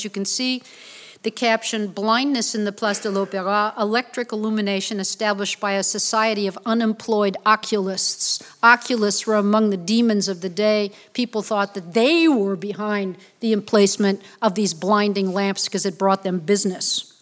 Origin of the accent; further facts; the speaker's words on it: Chicago, Illinois, United States; I'm using one of Chicago, my hometown, one of Chicago's favorite pictures as the sort of exemplum virtutis.